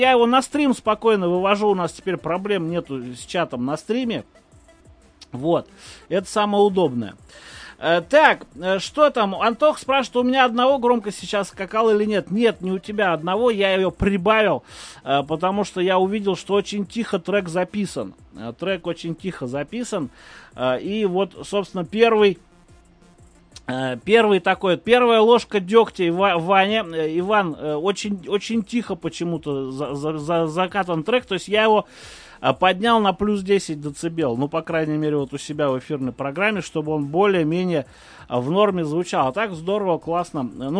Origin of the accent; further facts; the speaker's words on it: Odesa, Odesa Oblast, Ukraine; а откуда ты? Я из Одессы.